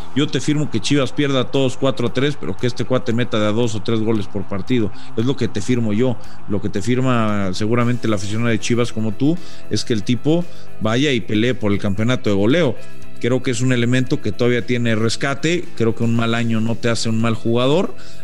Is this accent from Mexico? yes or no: yes; Mexico; me duele, como mexicano